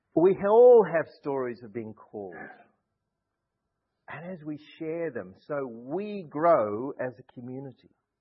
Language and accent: English; New Zealand; now in Gloucester, United Kingdom; Now, I'm a New Zealander.